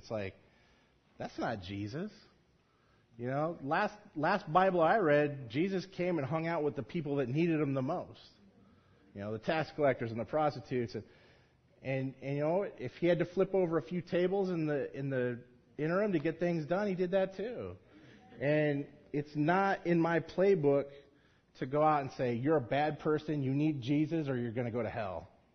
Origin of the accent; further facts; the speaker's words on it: Los Angeles, California, United States; It's a part of growing up in South Central LA, unfortunately.